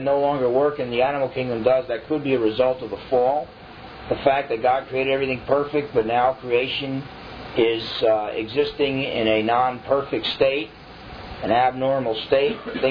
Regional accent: New Jersey, United States; accent: New Jersey; instead we spent the whole time talking about New Jersey because he recognized my accent.

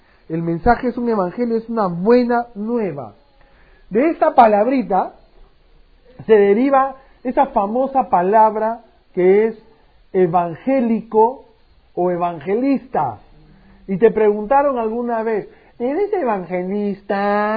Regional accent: Lima, Peru; Yo soy peruano, ¿no? Soy limeño, soy cristiano, solamente cristiano.

